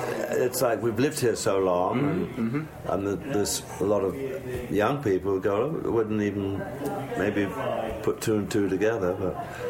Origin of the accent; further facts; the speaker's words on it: England, United Kingdom; We as young English lads very unfairly, I think, oh, don't go out in the street in New York, you're going to get mugged.